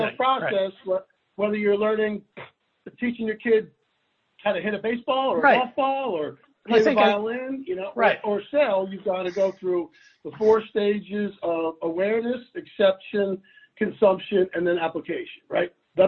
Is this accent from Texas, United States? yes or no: no; Ridgefield, Connecticut, United States; I grew up in Richfield, Connecticut, Fairfield County, and my mother's still there.